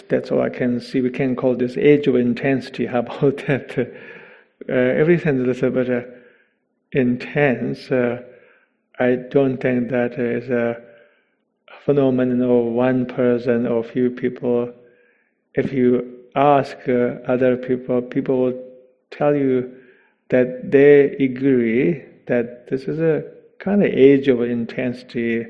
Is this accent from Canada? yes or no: no; Tibet, China; I grew up in Tibet.